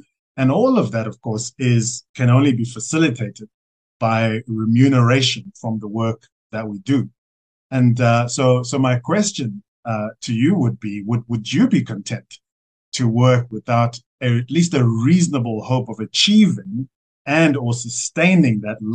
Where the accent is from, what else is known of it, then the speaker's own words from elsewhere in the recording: Zimbabwe; also born or lived in Johannesburg, South Africa; I was born in Zim and was raised here and studied engineering